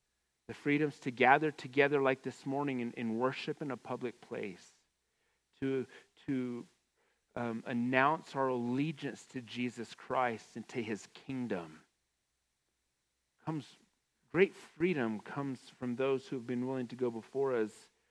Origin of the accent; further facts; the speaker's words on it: United States; maybe it's just because I'm American, but there's just nothing quite like America.